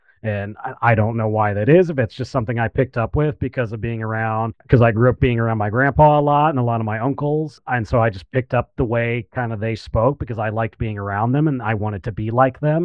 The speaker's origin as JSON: {"language": "English", "region": "Illinois", "country": "United States", "said": "I'm originally from the Central Illinois area, about a couple hours south of Chicago."}